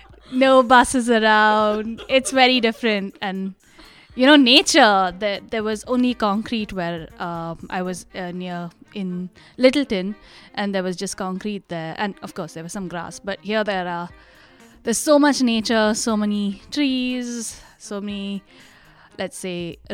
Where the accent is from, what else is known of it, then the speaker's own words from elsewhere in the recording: Bangalore, Karnataka, India; now in United States; I'm actually from India. The specific location that I come from is Karnataka. That's my state. And I'm from a city called Bangalore, which is the Silicon Valley of India.